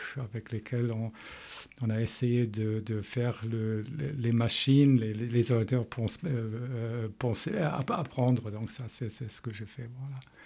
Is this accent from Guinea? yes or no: no; Germany; je suis allemande, et je suis mathématicienne, formée aux États-Unis et en Allemagne.